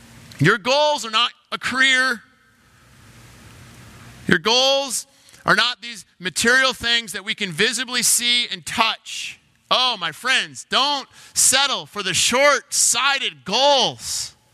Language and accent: English; Detroit, Michigan, United States; And please refrain from booing, but I grew up in Detroit area.